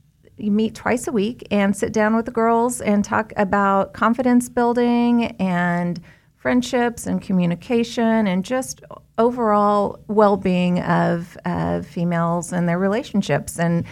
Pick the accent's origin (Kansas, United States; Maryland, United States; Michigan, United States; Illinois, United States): Kansas, United States; Wichita; I'm from Wichita, Kansas.